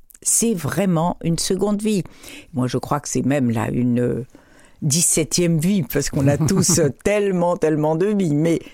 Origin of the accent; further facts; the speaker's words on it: Morocco; parce que quand j'étais enfant au Maroc